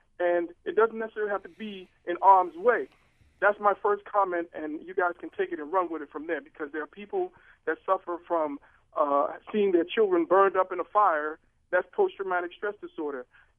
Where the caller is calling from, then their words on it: Baltimore, Maryland, United States; I'm calling from Baltimore City, and I have a comment.